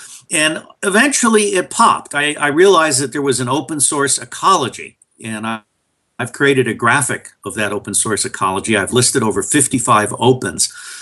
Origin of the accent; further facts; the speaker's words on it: New York, United States; born there; also born or lived in Latin America / Asia; I was born in New York, but I lived overseas for the first 20 years of my life as the son of an oil engineer, 10 years in Latin America, 10 years in Asia.